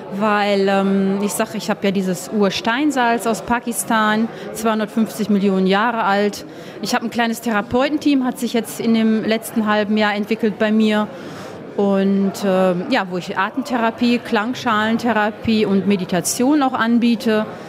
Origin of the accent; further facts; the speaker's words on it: Uedem, North Rhine-Westphalia, Germany; das ist meine Heimat, da gehe ich doch zurück nach Uedem.